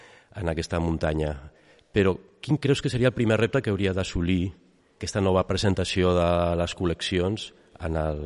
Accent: Barcelona, Catalonia, Spain; jo vaig néixer a Barcelona i me'n recordo de petit passejar amb el meu avi per Passeig de Gràcia

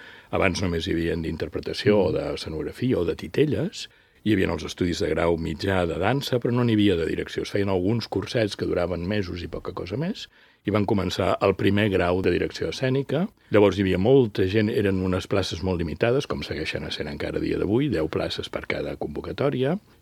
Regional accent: Lloret de Mar, Catalonia, Spain; la festa major del meu poble, de Lloret

